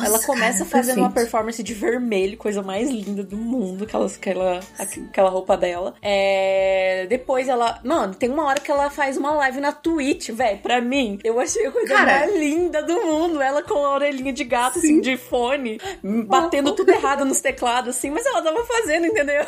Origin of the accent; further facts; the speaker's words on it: Brazil; Como brasileira